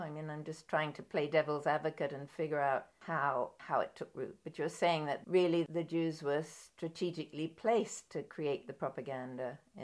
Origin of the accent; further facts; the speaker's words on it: England, United Kingdom; I'm of an age where we had the PLO in Britain. I'm English.